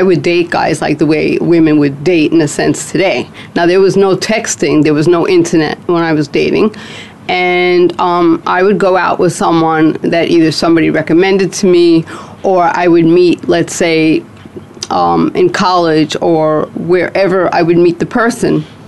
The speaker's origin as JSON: {"language": "English", "town": "Bronx", "region": "New York", "country": "United States", "tie": "born or raised there", "said": "my family and I, we moved from the Bronx where I was raised. By 12 years old, we moved to Forest Hills."}